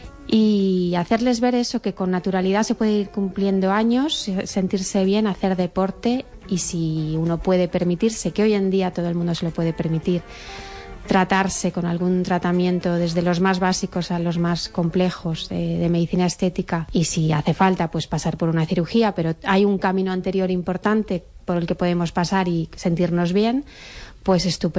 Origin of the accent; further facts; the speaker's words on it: Spain; venimos de una zona de España pues que bueno, que hemos estado también muy expuestos al sol